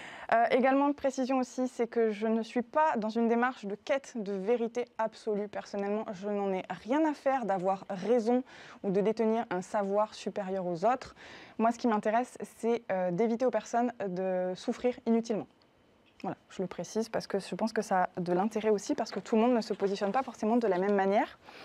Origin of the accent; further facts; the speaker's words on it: Toulouse, Occitanie, France; Moi, je suis née à Toulouse, j'ai grandi à Toulouse, j'exerce à Toulouse.